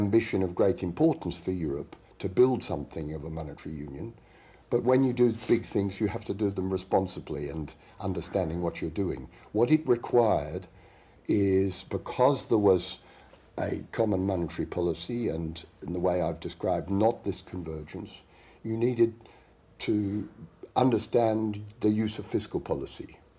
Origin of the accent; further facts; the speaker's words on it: Australia; I grew up in Australia, which is a successful federal structure